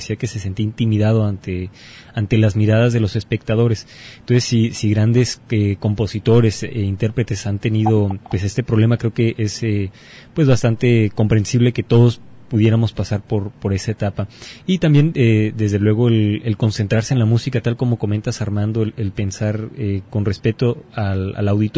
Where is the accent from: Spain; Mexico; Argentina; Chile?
Mexico; expresiones idiomáticas que tenemos nosotros como mexicanos